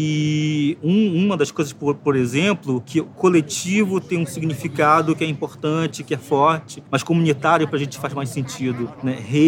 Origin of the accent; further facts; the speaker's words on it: Amazonas, Brazil; born there; uma das maiores coleções do Rio Negro, da região onde eu nasci